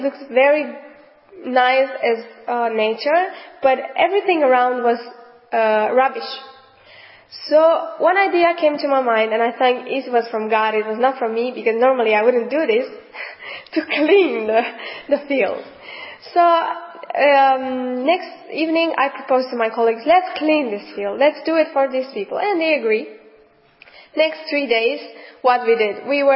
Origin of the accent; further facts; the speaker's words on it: Romania; English is a second language; I'm from Romania, and I'm so happy to be here in this country